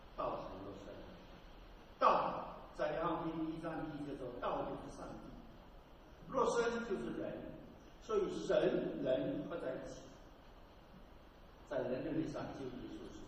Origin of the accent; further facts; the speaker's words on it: China; 我是在中国农村长大，我们家里的庙很多很多